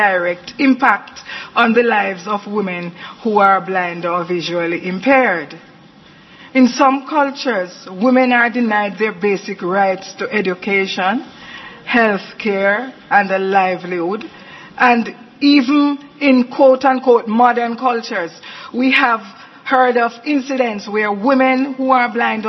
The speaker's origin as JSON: {"language": "English", "country": "Jamaica", "said": "I'm actually Jamaican, so I reside in Jamaica."}